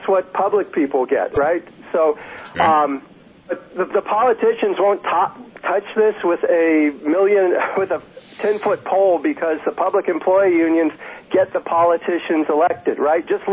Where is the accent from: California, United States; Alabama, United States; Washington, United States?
California, United States; But I'll tell you, I'm from Butte County, and we just had two sales tax increases.